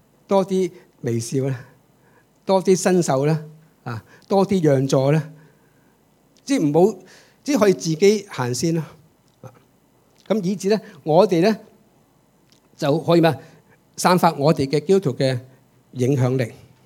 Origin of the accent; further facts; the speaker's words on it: China; 當然啦，我中國人梗係撐好啦